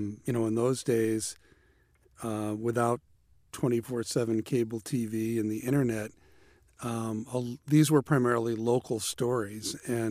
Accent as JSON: {"language": "English", "town": "Timonium", "region": "Maryland", "country": "United States", "tie": "born or raised there", "said": "I grew up in Timonium, just outside of Baltimore"}